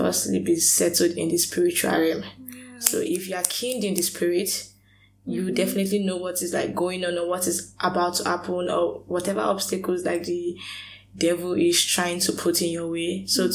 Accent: Nigeria; I am a Nigerian.

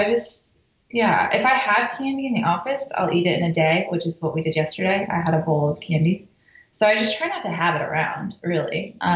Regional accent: Taft, Texas, United States; Well, I grew up in South Texas in a very small town near Corpus Christi called Taft.

